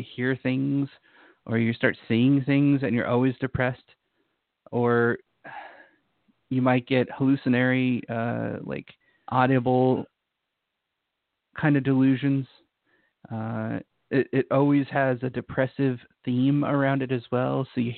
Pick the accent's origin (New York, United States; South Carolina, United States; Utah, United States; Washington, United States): Utah, United States; I used to live in Utah. I grew up in Utah, and there's heavy winters there.